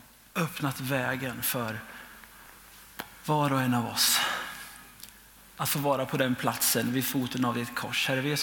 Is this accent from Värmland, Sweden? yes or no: yes; Karlskoga, Värmland, Sweden; now in Kungsbacka, Sweden; Jag kommer annars från Karlskoga från början i Värmland.